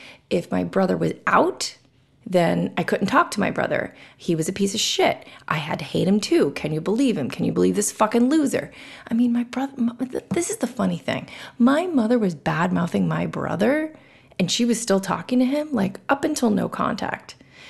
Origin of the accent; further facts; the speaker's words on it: Florida, United States; because my mom lived in New York, and we followed my grandparents down to Florida when I was two. So I grew up in Florida